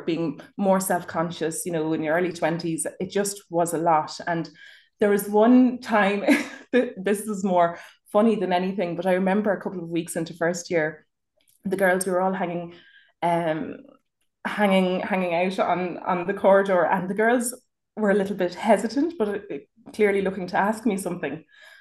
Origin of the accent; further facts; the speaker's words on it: Ireland; accent: Irish; also born or lived in Sierra Leone; And I feel, because my accent is Irish, that you nearly have the sense that the Africans amongst us would think, oh, she's not African at all